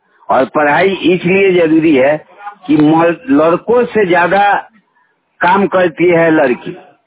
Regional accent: Bihar, India; ग्राम Baltharwa post Pipra Kothi, जिला पूर्वी चंपारण के रहने वाला हूं।

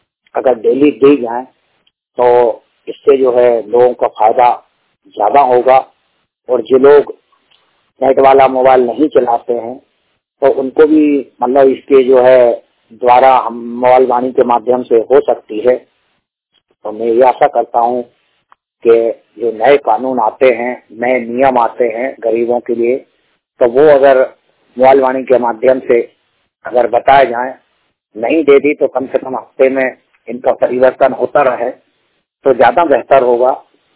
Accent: Narmadapuram, Madhya Pradesh, India; मेरा रिकार्थी जिला नर्मदापुरम मध्य प्रदेश का निवासी हूँ।

